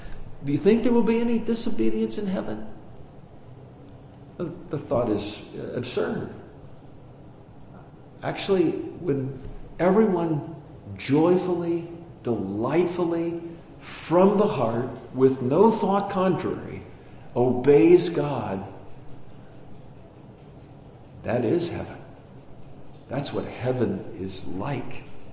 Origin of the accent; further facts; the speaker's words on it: Illinois, United States; in my home church, in my hometown in Illinois.